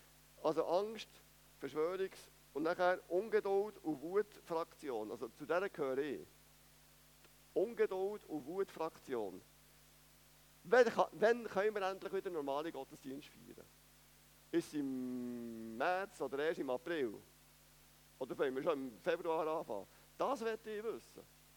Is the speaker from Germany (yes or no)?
no; Switzerland; Aus unserer Perspektive als Schweizer, dass wir in einem Land wohnen können, wo es so lange Frieden hat.